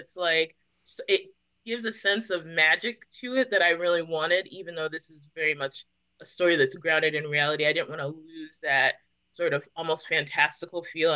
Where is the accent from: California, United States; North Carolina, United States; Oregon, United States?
California, United States; They're cowboys in Compton, which is a city in Southern California. And I'm from Southern California.